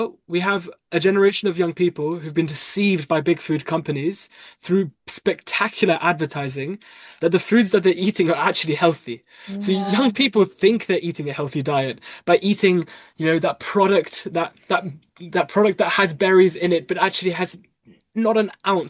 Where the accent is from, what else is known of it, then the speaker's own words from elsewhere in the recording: Leicester, East Midlands, United Kingdom; I'm from Leicester